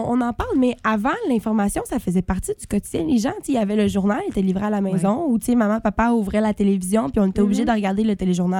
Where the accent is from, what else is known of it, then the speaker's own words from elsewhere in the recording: Gatineau, Quebec, Canada; Parce que nous, on vient de Gatineau, là.